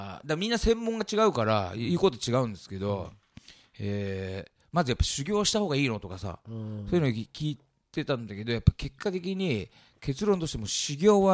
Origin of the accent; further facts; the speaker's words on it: Chiba, Japan; あの千葉から来ましたって